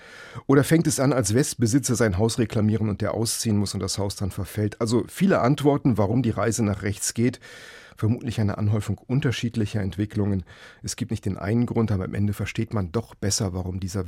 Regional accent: West Germany, Germany; Und als Wessi hat man dann hinterher besser verstanden

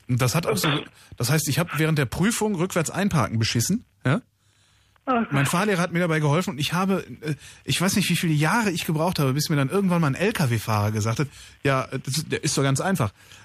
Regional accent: Cologne, North Rhine-Westphalia, Germany; ich komme aus Köln ursprünglich.

